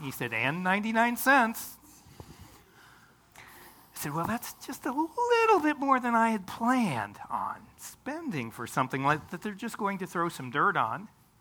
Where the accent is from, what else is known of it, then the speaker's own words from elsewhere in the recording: Delaware, United States; also born or lived in Minot, North Dakota; I said, well, I'm from Minot, North Dakota, but I grew up in Delaware.